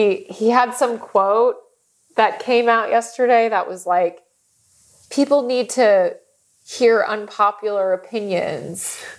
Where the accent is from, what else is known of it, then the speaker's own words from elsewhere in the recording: United States; it was the first time in a while where I felt defensive about being American.